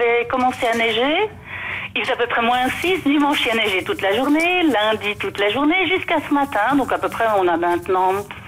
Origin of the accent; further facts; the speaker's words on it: France; Et puis j'ai un bon accent français, comme me dirait tout le monde. Moi, dès que je leur dis bonjour, on dit allô ou aïe, tout de suite ils savent que je suis française, parce que les H, vous comprenez, on les prononce pas nous.